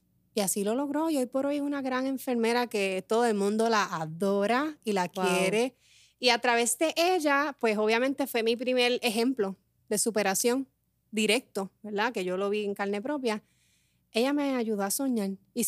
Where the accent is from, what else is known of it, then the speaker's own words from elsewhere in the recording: Peñuelas, Puerto Rico; also born or lived in San Juan; yo soy natural de Peñuela, mami, yo voy a vivir en San Juan cuando sea grande. En San Juan me desarrollé.